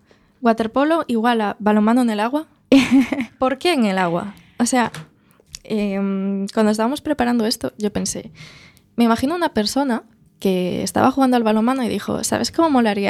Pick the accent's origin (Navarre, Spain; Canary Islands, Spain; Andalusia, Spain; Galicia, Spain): Galicia, Spain; Vigo; No, yo soy de la gran ciudad, soy de Vigo.